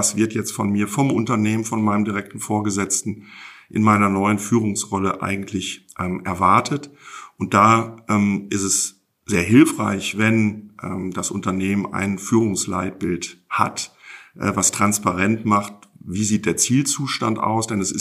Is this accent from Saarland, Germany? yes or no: no; Essen, North Rhine-Westphalia, Germany; ich bin 58 Jahre alt, geboren und aufgewachsen bin ich in Essen, wohne da auch noch mit meiner Frau